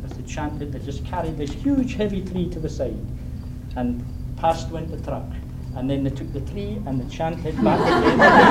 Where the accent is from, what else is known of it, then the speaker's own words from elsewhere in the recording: Fort William, Scotland, United Kingdom; Well, I come from Fort William in Scotland, which is 120 miles north of Glasgow.